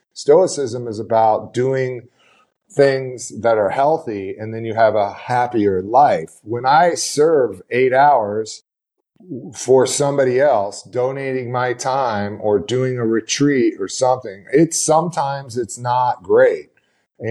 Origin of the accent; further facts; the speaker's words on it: Midwest, United States; for me, as an American in the Midwest, watching MTV